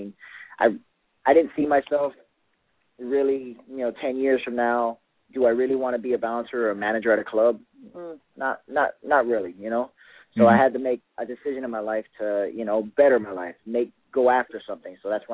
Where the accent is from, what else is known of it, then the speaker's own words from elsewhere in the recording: Miami, Florida, United States; also born or lived in Midwest; I think I'll handle fine because I'm born and bred in Miami. Directly after high school, I went straight up to the Midwest, and I literally had nobody with me.